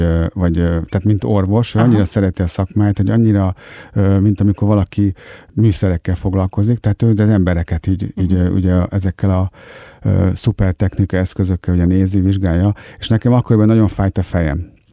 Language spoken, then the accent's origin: Hungarian; Budapest, Hungary; a nagyvárosban, mint a saját szülővárosom Budapest